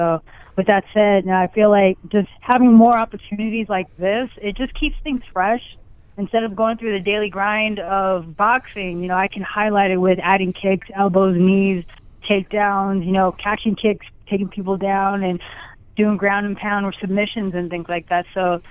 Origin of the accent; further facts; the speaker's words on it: California, United States; I'm really excited about how Bellator is a Bay Area company, which is from my hometown.